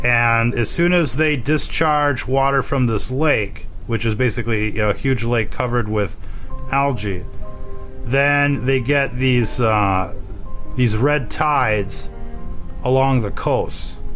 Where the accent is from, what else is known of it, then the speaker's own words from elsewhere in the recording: Upper Midwest, United States; Growing up in the Upper Midwest, just about like every lake there is covered in algae.